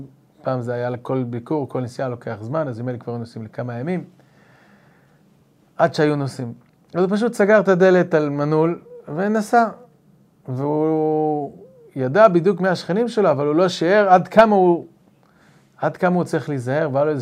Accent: Haifa, Haifa District, Israel; כחיפאי אני יכול להעיד שזה 947

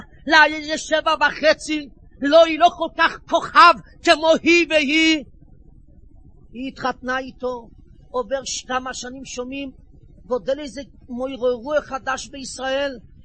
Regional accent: Jerusalem, Jerusalem District, Israel; now in Bnei Brak, Israel; אני גר היום בבני ברק, אבל אני יליד דור שביעי מצד האמא של ירושלים.

